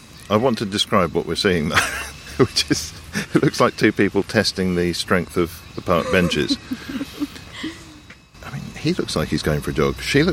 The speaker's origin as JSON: {"language": "English", "region": "London", "country": "United Kingdom", "said": "This goes against my sensibilities as a Londoner to talk to your neighbours."}